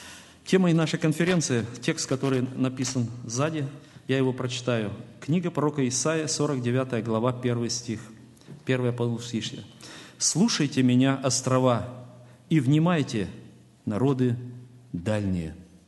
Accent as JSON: {"language": "Russian", "region": "Siberia", "country": "Russia", "said": "Мы, сибиряки, которые приехали, мы почувствовали, что мы ехали далеко."}